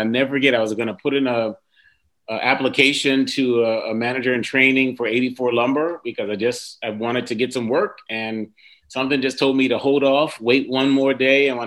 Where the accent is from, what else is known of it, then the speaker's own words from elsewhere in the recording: Cleveland, Ohio, United States; born there; So I was born in Cleveland, Ohio, man. But really appreciated that kind of island upbringing, man, pushed me hard.